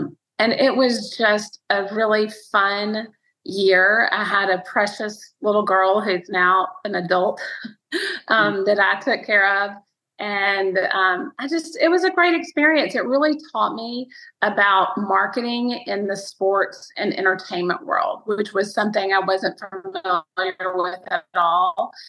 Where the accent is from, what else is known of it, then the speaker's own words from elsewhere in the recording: Montgomery, Alabama, United States; also born or lived in Nashville; I grew up in Montgomery, Alabama. And so I didn't want to go to New York or LA at the time. I wanted to be close to home, and my mother's from Nashville.